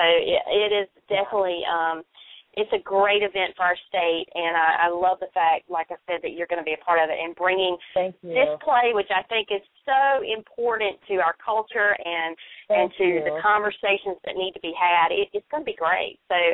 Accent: North Carolina, United States; accent: North Carolina; later this summer in the great state of North Carolina, where I reside, in case you couldn't tell by my accent

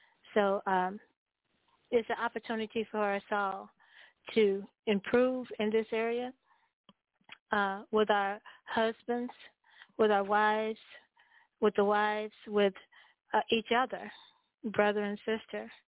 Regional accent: Chicago, Illinois, United States; Because I'm from Chicago, right?

